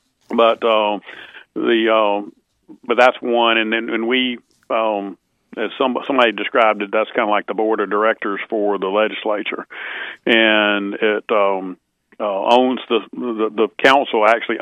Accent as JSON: {"language": "English", "region": "Alabama", "country": "United States", "tie": "born or raised there", "said": "And, you know, and of course, I always said I grew up in Central Alabama."}